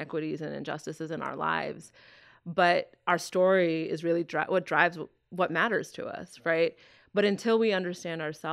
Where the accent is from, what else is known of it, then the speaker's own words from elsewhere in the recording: Quincy, Massachusetts, United States; I was born in Boston, raised in Quincy, Massachusetts, in a very blue-collar Irish Catholic community.